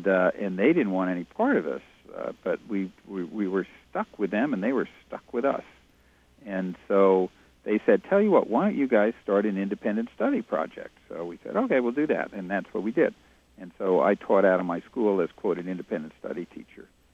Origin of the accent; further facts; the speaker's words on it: New York, United States; now in Whale Gulch, United States; you got to remember that I'm from New York, and in New York, we don't build our own houses